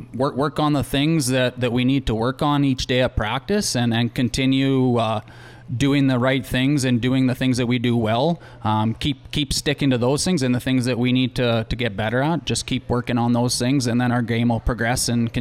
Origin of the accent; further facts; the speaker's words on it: Yorkton, Saskatchewan, Canada; also born or lived in Melfort; I was born in Melfort. I moved to Yorkton summer of grade one, so when I was turning six. I've been here ever since. Played my minor hockey in Yorkton.